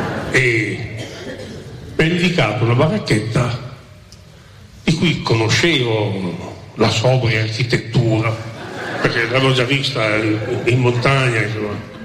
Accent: Vignola, Emilia-Romagna, Italy; e sono da Vignola

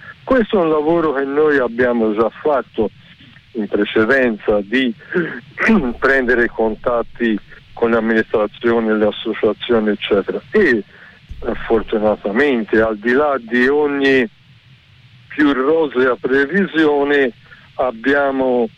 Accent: Vicchio, Tuscany, Italy; visto che noi siamo di Vicchio

